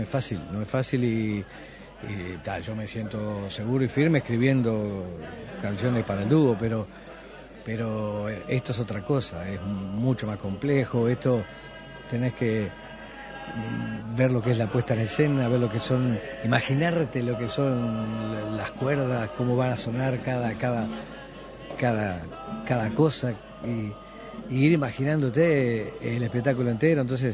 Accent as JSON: {"language": "Spanish", "region": "Montevideo", "country": "Uruguay", "tie": "born or raised there", "said": "yo me crié en La Unión, y en la zona de Villa Española, La Unión y Villa Española, por ahí. Y viví en Industria y Túnez."}